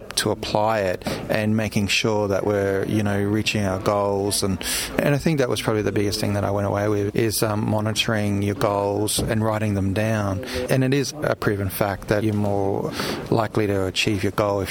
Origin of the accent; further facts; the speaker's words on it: Australia; I'm a photographer from Australia.